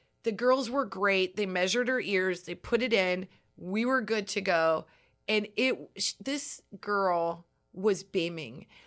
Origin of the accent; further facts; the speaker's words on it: Nebraska, United States; And what I used to know growing up in Nebraska of being like, you went to the mall.